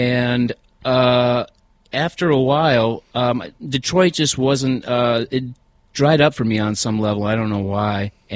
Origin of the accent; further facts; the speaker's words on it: Liverpool, North West England, United Kingdom; born there; So I was born in England. In Liverpool. My dad's from England. My mom is from Detroit. And I'm like a biracial kid